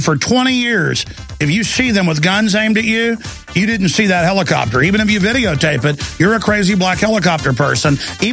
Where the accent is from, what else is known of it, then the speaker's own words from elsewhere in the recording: Dallas, Texas, United States; Me, I mean, I grew up in Dallas, Texas. I'm 38 years old.